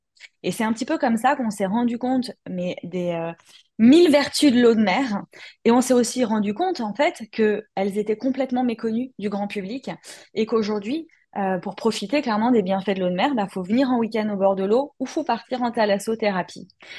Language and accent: French; Paris, Île-de-France, France; moved away as an adult; je suis parisienne à l'origine, donc je vis loin de l'océan. J'ai grandi, j'ai étudié à Paris, donc une vraie parisienne.